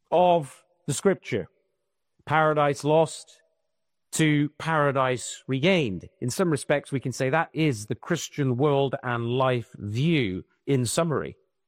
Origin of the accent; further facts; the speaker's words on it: England, United Kingdom; now in Louisiana, United States; I say an oak because I'm an Englishman, but I don't know what the biggest and the greatest trees are here in Louisiana.